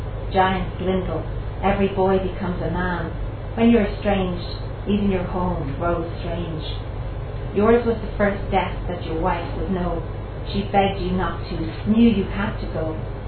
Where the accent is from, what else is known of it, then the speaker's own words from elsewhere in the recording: Dublin, Leinster, Ireland; And in Dublin, we mostly drink Guinness. This is called Black Stuff. I grew up near the Guinness houses, Carrick Road